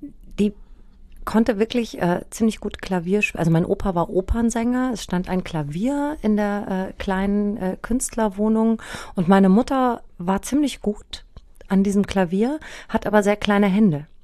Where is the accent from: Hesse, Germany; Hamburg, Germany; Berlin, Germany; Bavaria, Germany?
Hamburg, Germany; born there; und ich wohne nur in Hamburg.